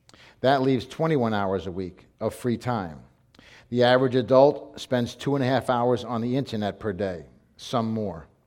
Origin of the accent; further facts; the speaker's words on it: Brooklyn, New York, United States; When I was a young guy, when I was a boy growing up, I was born in Brooklyn, we were taught about honor.